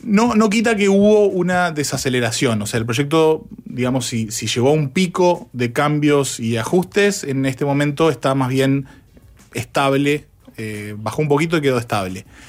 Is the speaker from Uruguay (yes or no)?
yes; Uruguay; somos uruguayos y nos olvidamos a veces de que acá el estatismo